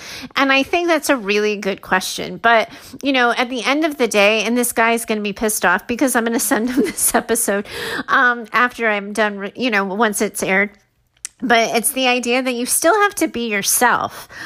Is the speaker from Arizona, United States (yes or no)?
yes; Arizona, United States; now in California, United States; I grew up in Arizona. And then I wanted a new environment. I wanted to see what it was like in a new place. So I moved to California.